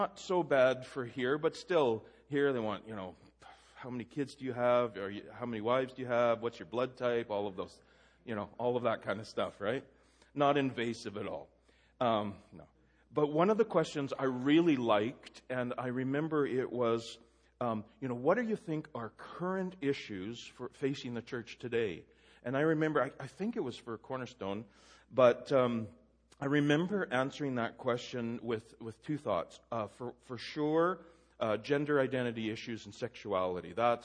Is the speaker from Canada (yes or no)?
yes; Canada; I used to be so sanctimonious as a Canadian.